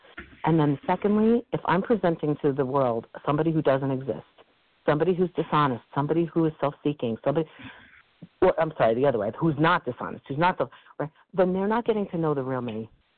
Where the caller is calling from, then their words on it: New York, United States; I'm calling from New York.